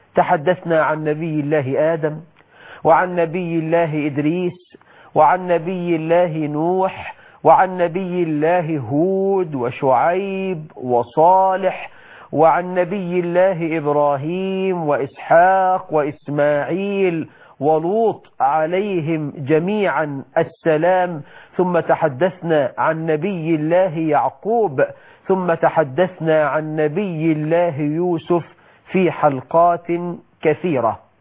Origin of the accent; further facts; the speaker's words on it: Egypt; بلدنا مصر